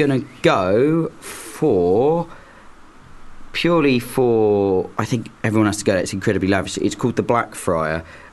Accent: Brighton, South East England, United Kingdom; now in London, United Kingdom; my perfect pub is based on where I'm coming from, growing up in Brighton.

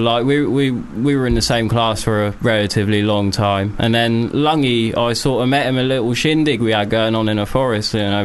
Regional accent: East of England, United Kingdom; Obviously, I'm from Norfolk. There's a massive gap in the market. Like, where I come from, not a lot of people do hip-hop.

